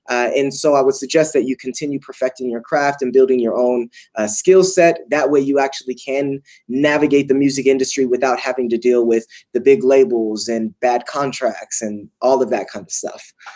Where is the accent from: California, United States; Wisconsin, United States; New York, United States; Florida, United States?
California, United States; now in Colorado, United States; I'm from California. I live in Colorado right now. But California, I kind of traded the beaches for the mountains.